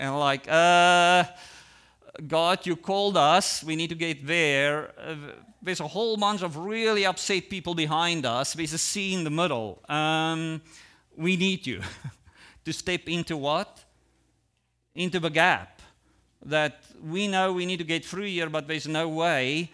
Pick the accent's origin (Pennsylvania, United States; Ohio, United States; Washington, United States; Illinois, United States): Ohio, United States; now in Hawaii, United States; Yet, because of my accent, I've learned, when I tell people I'm from Ohio, they hear all kinds of different things.